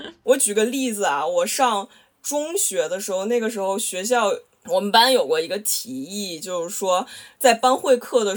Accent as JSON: {"language": "Chinese", "region": "Beijing", "country": "China", "tie": "born or raised there", "said": "这个魅其实很大程度上来自于我的成长环境，因为我成长在海淀中关村海淀黄庄，它就是一个学习神教的建立处，学习神教的发源地，就是这里留下的全都是上一代靠高考进入北京的家长"}